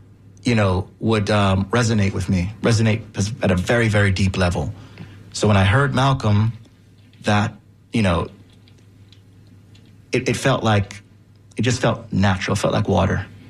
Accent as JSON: {"language": "English", "country": "Jamaica", "said": "I was, you know, was of course as a Jamaican"}